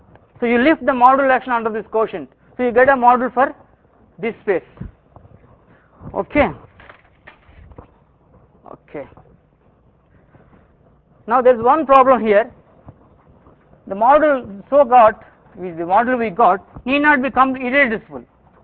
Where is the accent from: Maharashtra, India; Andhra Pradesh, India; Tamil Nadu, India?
Maharashtra, India; Mumbai; See, I am from Bombay and far away from the Western society. So I rarely get a chance to talk to people, interact with the international community.